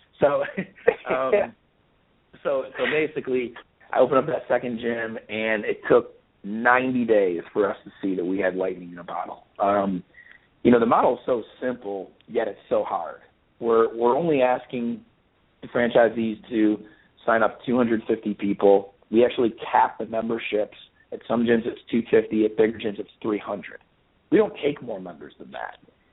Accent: New York, United States; now in Alabama, United States; I'm from New York and I live in Alabama, so I already have a reputation down here of being a faster talker and mover than everybody.

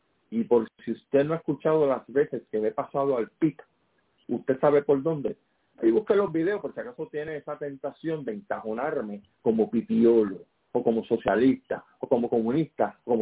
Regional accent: Puerto Rico; Yo sigo siendo independentista y boricua, aquí o en la luna.

